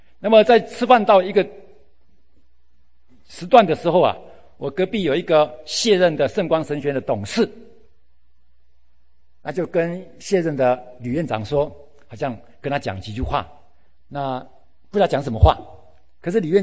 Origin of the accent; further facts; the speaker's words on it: Taiwan; 又是我们台湾话说那个包粽子的那个粽子的那个挂啊